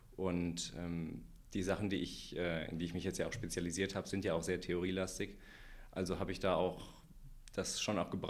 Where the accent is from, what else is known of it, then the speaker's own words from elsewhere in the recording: Hesse, Germany; ich bin 29 Jahre alt. Ich komme ursprünglich aus Hessen, habe hier in zuerst Düsseldorf mein Maschinenbaustudium im Bachelor und jetzt den Master sozusagen in Wuppertal hier absolviert